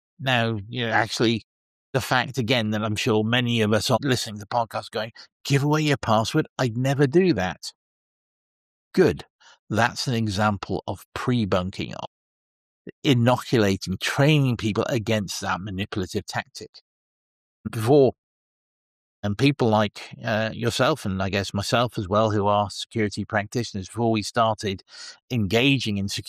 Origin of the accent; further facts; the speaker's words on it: Portugal; You mentioned that I'm from Portugal.